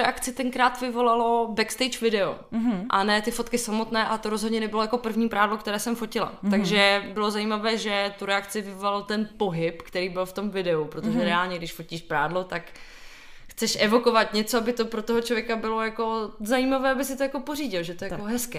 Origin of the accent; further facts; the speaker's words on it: Ostrava, Moravian-Silesian Region, Czechia; když jsem byla v Ostravě ještě, protože pocházím z Ostravy